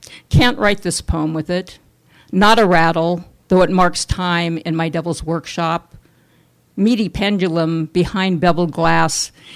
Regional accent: California, United States; I was raised in California, and as a lot of you know, I do write a lot about that state of mind

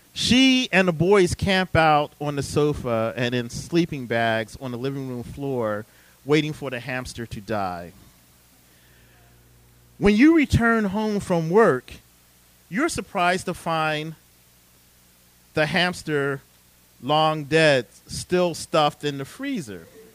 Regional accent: Philadelphia, Pennsylvania, United States; just from growing up in West Philadelphia

